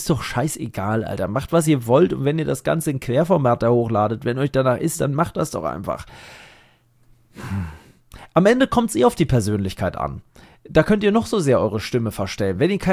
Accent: Dubai, United Arab Emirates; Wir sind doch nicht von irgendwas, Mensch. Wir sind in Dubai groß geworden.

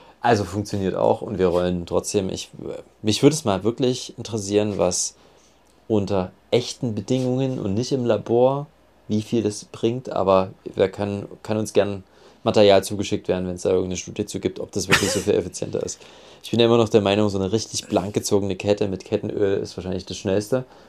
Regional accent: East Germany, Germany; ich bin ein Ossi.

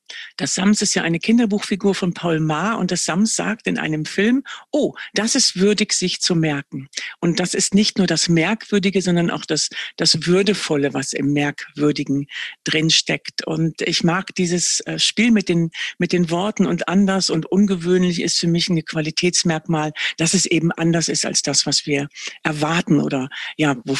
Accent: Verden an der Aller, Lower Saxony, Germany; Und zurzeit lebe ich ja wieder in meiner Heimatstadt. Das ist Verden an der Aller und gehe so die alten Straßen der Kindheit zwischendurch

